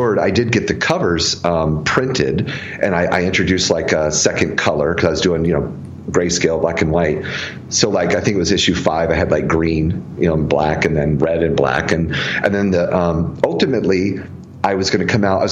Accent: Jacksonville, Florida, United States; moved away; So before then, I lived in the Jacksonville, Florida area, my hometown.

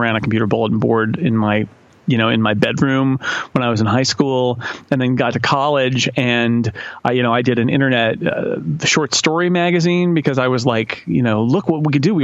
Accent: California, United States; I grew up in Northern California, so I could only hear Vin Scully late at night, when it would bleed in, all the way to Northern California from LA.

